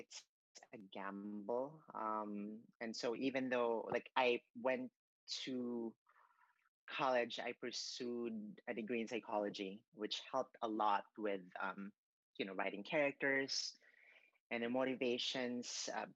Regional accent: Cebu, Central Visayas, Philippines; I was four and my mom took me to, and this was in my hometown in Cebu in the Philippines, and my mom took me to this movie palace

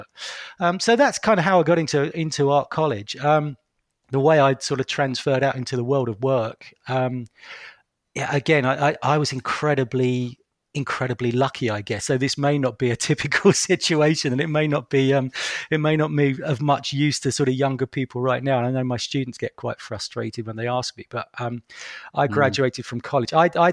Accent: Crawley, South East England, United Kingdom; also born or lived in London; I was growing up in, you know, as you know, sort of late 70s, 80s, in Crawley, Newtown. You know, I was born in South London. My parents got moved out. And that was a deeply depressing place to be.

